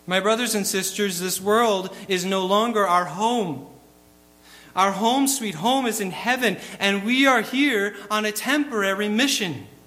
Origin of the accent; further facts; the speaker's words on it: Rhode Island, United States; now in Wisconsin, United States; I know I feel like a foreigner just since I moved from Rhode Island out here to Wisconsin. When I told my coworkers that I was from New England, they treated me like I was Tom Brady incarnate.